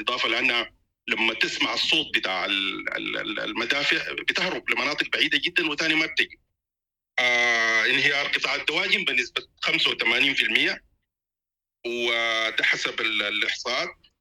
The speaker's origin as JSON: {"language": "Arabic", "country": "Sudan", "said": "عندنا في السودان"}